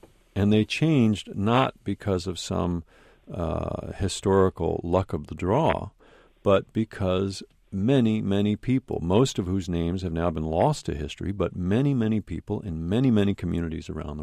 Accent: California, United States; I'm from California.

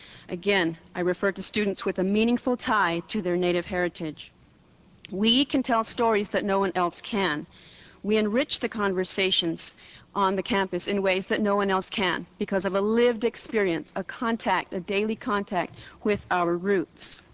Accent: New Mexico, United States; I'm Pueblo Indian.

